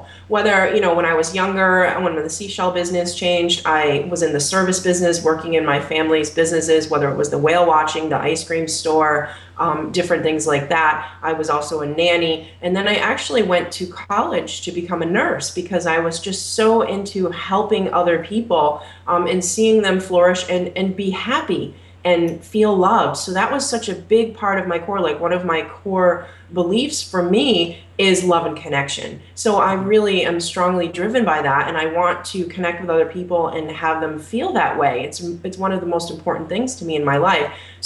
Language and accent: English; Provincetown, Massachusetts, United States; I grew up in Provincetown, Cape Cod, Massachusetts, which is a small town. It's 1 mile wide and 3 miles long.